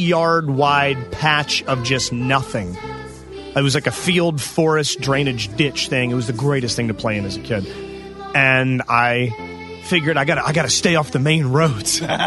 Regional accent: Waldorf, Maryland, United States; We weren't allowed to leave the Carrington neighborhood. That's where I grew up in Waldorf. Carrington.

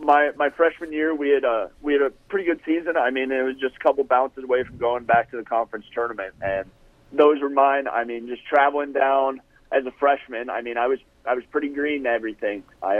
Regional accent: Montana, United States; also born or lived in Florida / Michigan; I mean, I'm from Montana. I've been down in Florida, been in Michigan. I coached for a summer in California.

